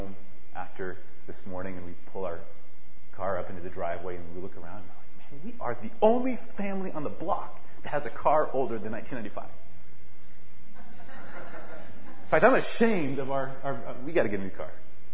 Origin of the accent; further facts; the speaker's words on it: Northwest, United States; Now, when I went to college on the East Coast, I'm from the Northwest.